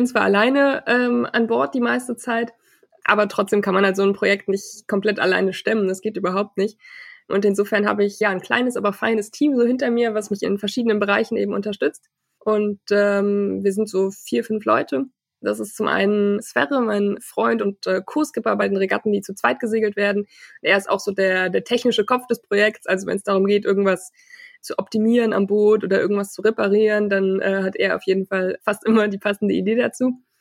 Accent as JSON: {"language": "German", "town": "Cologne", "region": "North Rhine-Westphalia", "country": "Germany", "lives_now": "Hamburg, Germany", "said": "ich bin 26 Jahre alt. Ich komme aus Köln ursprünglich, wohne inzwischen in Hamburg."}